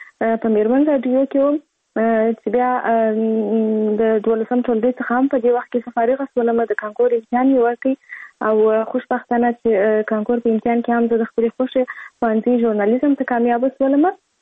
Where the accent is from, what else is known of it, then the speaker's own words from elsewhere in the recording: Kandahar, Afghanistan; زه په کندهار ولایت کې زیږیدلی یم او اوس فلحال په کندهار ولایت کې اوسېږم.